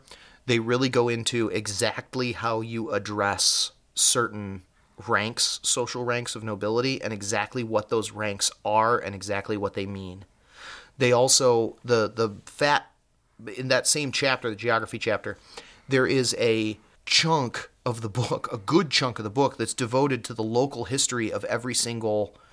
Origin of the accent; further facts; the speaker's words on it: Chicago, Illinois, United States; And I mean, granted, we're both from Chicago, so I don't know if...